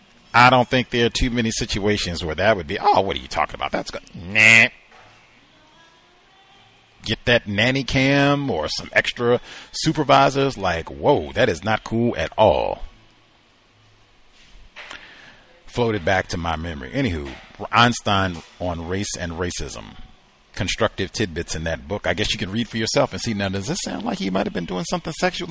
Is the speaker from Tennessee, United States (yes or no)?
no; New York, United States; when I was growing up in Harlem or New York